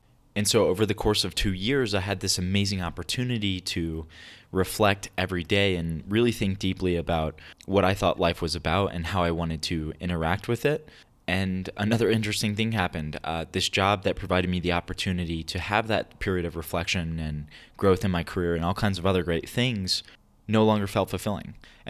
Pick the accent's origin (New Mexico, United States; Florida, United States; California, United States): Florida, United States; Orlando; I grew up in poverty in Orlando